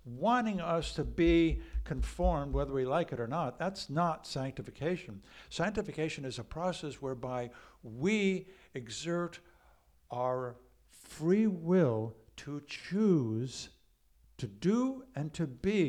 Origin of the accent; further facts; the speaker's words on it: United States; I'm an American. I'm in Mexico. I'm in Honduras. I'm in Azerbaijan, but I'm an American.